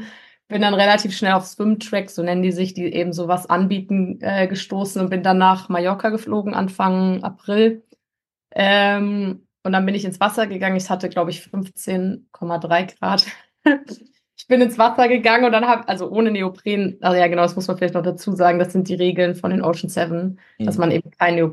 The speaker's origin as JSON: {"language": "German", "town": "Marburg", "region": "Hesse", "country": "Germany", "said": "Ich komme aus Marburg, hier gibt es nicht die super besten Bedingungen zum Trainieren."}